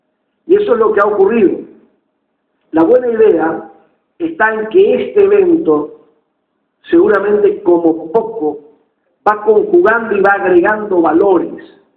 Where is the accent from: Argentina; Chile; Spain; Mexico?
Argentina; Misiones; cuando uno ya soy de Misiones, mucha gente me dice, ustedes hacen en la provincia ese encuentro de chicos que es tan maravilloso.